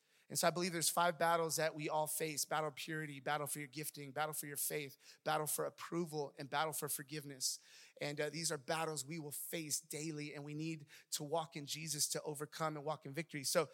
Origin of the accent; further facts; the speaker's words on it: Oakland, California, United States; also born or lived in San Jose; My background, I grew up in the Bay Area, Oakland, San Jose.